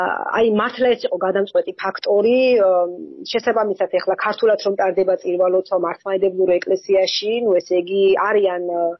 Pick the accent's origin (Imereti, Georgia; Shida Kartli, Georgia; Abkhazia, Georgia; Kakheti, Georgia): Kakheti, Georgia; ახეთიდან ვარ წარმოშობით და არასოდეს დამილებია ღვინო.